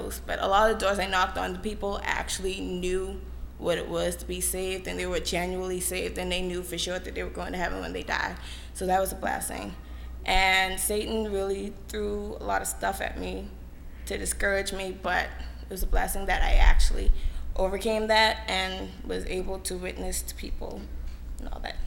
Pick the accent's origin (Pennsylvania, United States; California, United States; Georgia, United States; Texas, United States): Georgia, United States; Atlanta; also born or lived in Bahamas; I'm from Atlanta, Georgia, and the Bahamas.